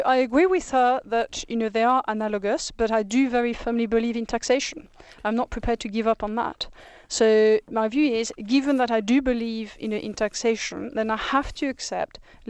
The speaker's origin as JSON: {"language": "English", "country": "France", "said": "I mean, in my home country, which is France"}